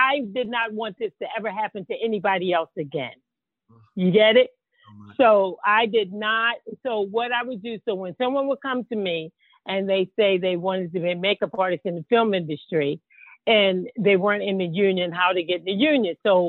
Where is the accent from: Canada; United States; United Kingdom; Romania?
United States; Baltimore, Maryland; So I'm from Baltimore, Maryland. And so Baltimore is not New York.